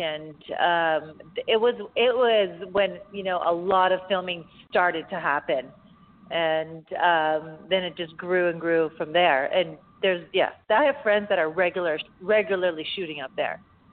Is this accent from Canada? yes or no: yes; Canada; now in United States; have dual citizenship, so I'm a little bit of both, or a lot of both. I was raised in Canada, but I was born in the States because my dad was working here. So, yeah, I mean, I consider myself Canadian.